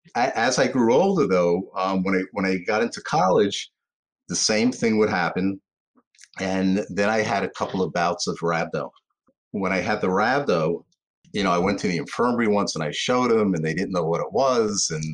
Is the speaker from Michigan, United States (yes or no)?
no; Brooklyn, New York, United States; now in Long Island, United States; And I didn't grow up here, but I grew up in East New York, Brooklyn.